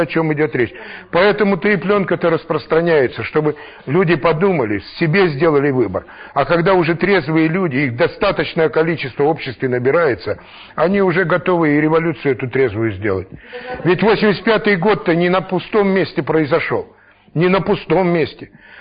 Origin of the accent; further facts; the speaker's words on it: Novosibirsk, Novosibirsk Oblast, Russia; 15 этих наркологов, профессоров из Москвы и Питера, и я один из Новосибирска, был в этом поезде.